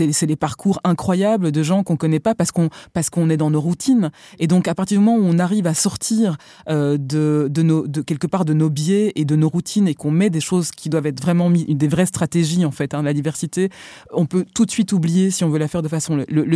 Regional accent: Flanders, Belgium; born there; Je suis née en Flandre, en plus.

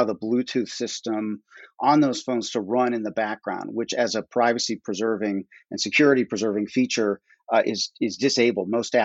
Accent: Ohio, United States; But many states simply aren't interested, including my home state, Ohio.

